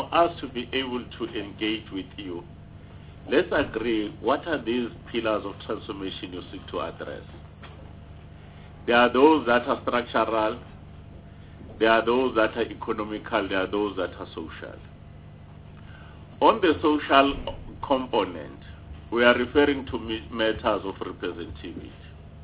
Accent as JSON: {"language": "English", "region": "Mpumalanga", "country": "South Africa", "also_born_or_lived": "KwaZulu-Natal", "said": "I'm from Mpumalanga, but I also stayed in KwaZulu-Natal"}